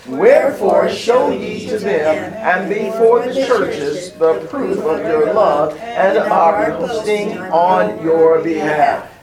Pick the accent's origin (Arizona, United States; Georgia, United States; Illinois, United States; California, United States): Illinois, United States; Joliet; Pastor, why you want to go back to Joliet, Illinois? That's my hometown.